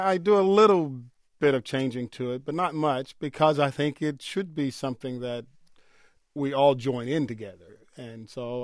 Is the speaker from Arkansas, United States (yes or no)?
yes; Arkansas, United States; I grew up in Arkansas